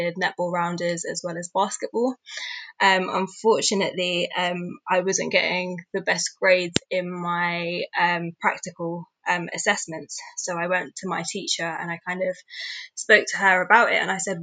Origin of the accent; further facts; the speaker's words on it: London, United Kingdom; I grew up in West London in a very diverse borough.